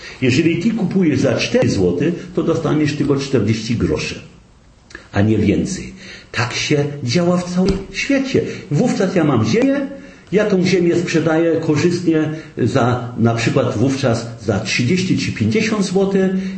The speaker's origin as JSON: {"language": "Polish", "town": "Gdańsk", "region": "Pomeranian Voivodeship", "country": "Poland", "tie": "born or raised there", "second_language": "Polish", "said": "Jestem gdańszczaninem, urodzony w Gdańsku. Nauczyłem się języka polskiego od 45 do 57. Tak? I dlatego nie mam problemów z mową polską, tak? Aby nie tyle tej mowy używam jak niemiecki lub angielski, tak? Ale ja jestem gdańszczaninem"}